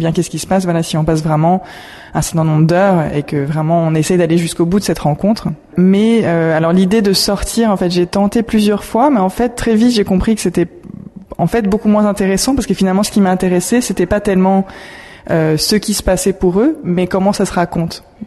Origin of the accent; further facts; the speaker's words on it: New York, United States; moi, j'ai grandi à New York.